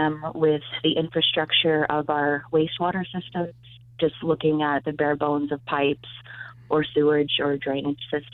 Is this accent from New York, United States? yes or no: yes; New York, United States; I'm Shinnecock from Long Island, New York. I'm indigenous, that's my nation and community.